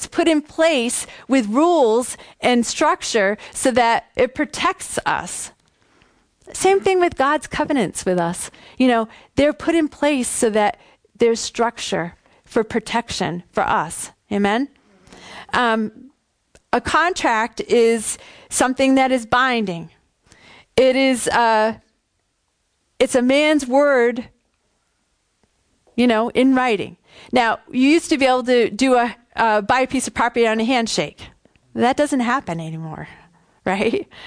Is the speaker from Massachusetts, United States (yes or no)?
yes; Massachusetts, United States; I always feel bad when I do Bible study because I talk fast. Did you notice that? I'm from Massachusetts, you know.